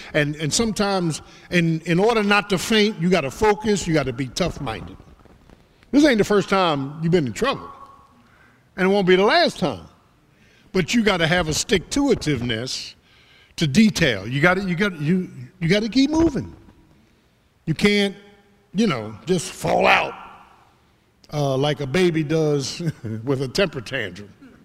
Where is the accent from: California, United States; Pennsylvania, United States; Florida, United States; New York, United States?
Pennsylvania, United States; Philadelphia; You know, growing up in South Philly, had a little girl say, quit, I ain't need no closure.